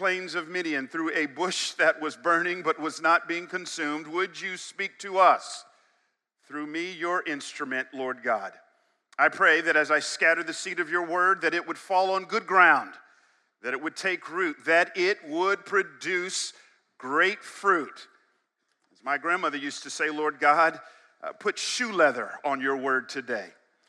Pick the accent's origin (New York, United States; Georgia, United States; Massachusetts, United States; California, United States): Georgia, United States; Atlanta; I am from Atlanta and being in New England triggers me.